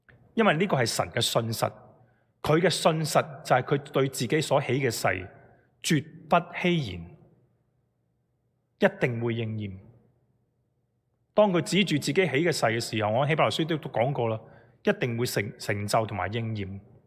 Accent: China; 我们很多时候说，我们中国人有句说话，我们忙忙碌碌是为什么？

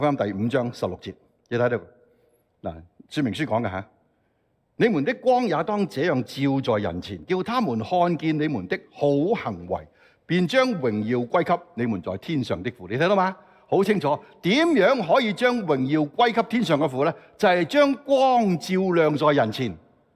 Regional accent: Hong Kong; moved away; 我觉得大部分我们讲广东话都香港来的啦，有些来早有些来迟

